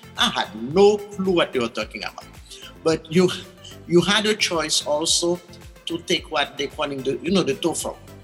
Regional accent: Haiti; when I was growing up in Haiti at that time, there was no teaching of Creole in school.

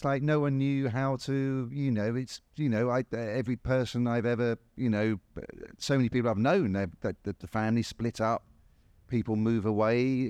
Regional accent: London, United Kingdom; So I grew up in East London, in Clapton, which is in Hackney, which is now the hippest place in the entire of London.

